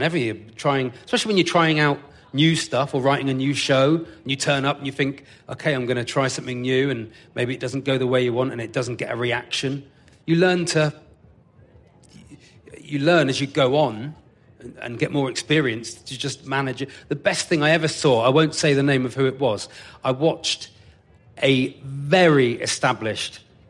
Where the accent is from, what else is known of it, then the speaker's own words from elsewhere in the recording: South West England, United Kingdom; accent: Devonshire; Yeah, I reckon I'd probably turn my Devonshire accent up on stage. I used to turn it up a lot more.